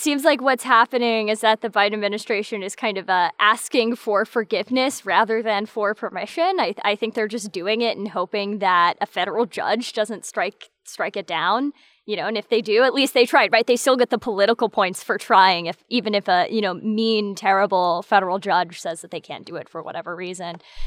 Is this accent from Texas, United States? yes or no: no; Alabama, United States; Because I grew up in Alabama. That's my local state university.